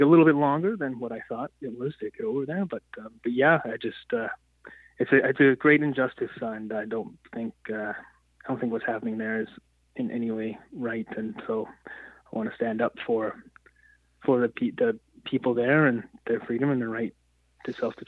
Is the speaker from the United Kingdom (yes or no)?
no; Prince George, British Columbia, Canada; also born or lived in Fraser Lake; I grew up, was born and raised in Prince George and Fraser Lake for the first half of my childhood, and came down to Powell River, Sunshine Coast area, and pretty much been down this way or Victoria since then.